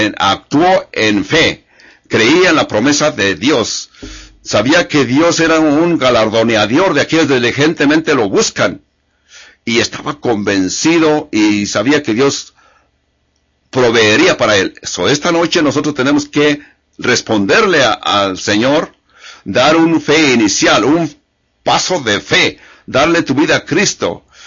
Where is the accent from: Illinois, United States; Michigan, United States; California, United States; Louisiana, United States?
California, United States; cuando crecí en California, nunca experimenté nada como esto.